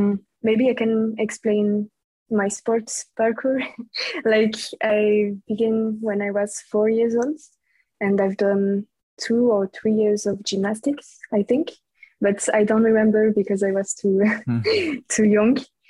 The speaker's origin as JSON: {"language": "English", "region": "Romandy", "country": "Switzerland", "second_language": "English", "said": "I'm from Switzerland, from the French part, and I'm 19 years old."}